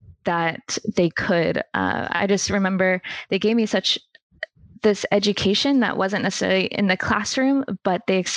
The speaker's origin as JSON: {"language": "English", "region": "Texas", "country": "United States", "tie": "born or raised there", "said": "I grew up in Texas primarily."}